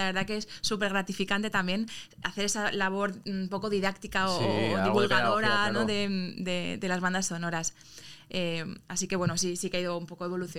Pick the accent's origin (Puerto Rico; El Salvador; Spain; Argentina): Spain; Valencian Community; Pues somos valencianos